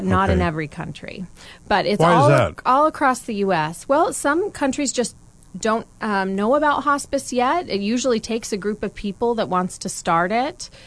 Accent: Salem, Oregon, United States; I'm originally from Salem, moved away for a little while in my adulthood, then moved back. Always staying on the Northwest.

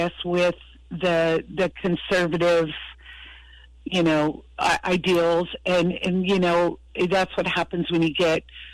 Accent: California, United States; I guess I would say, you know, growing up in California, I had more liberal views

